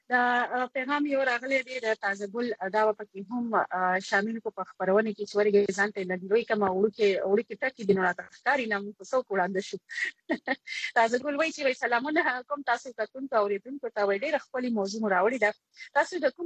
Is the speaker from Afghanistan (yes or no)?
no; Karachi, Sindh, Pakistan; زه خو په کراچۍ کې پیدا لوي شي